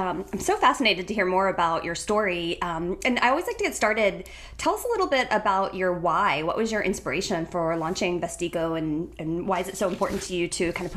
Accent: St. Petersburg, Florida, United States; He was spending time in St. Pete, my hometown, and doing something really cool by the water

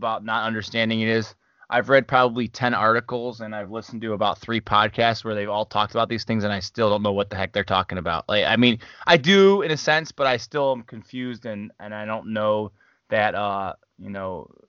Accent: Cleveland, Ohio, United States; Since we're from Cleveland, I'm here.

